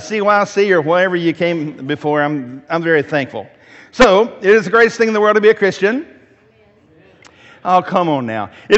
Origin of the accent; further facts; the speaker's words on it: Mount Pleasant, Tennessee, United States; I'm from Mount Pleasant, Tennessee.